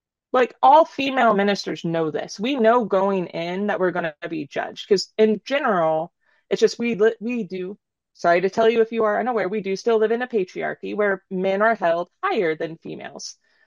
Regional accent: California, United States; No, I'm from California, actually.

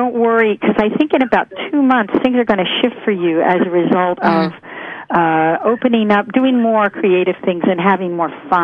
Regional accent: Philadelphia, Pennsylvania, United States; also born or lived in Jersey City / Hoboken; We're from the Philly area.

